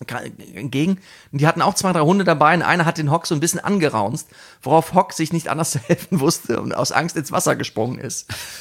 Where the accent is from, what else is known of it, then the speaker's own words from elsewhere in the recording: Cologne, North Rhine-Westphalia, Germany; now in Berlin, Germany; also ich bin ja aus Köln nach Berlin gezogen.